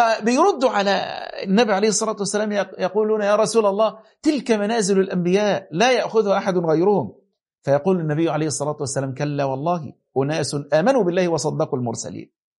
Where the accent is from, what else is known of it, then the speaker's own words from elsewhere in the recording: Upper Egypt, Egypt; اللي بيزرعوه عندنا في الصعيد أو في أماكن معينة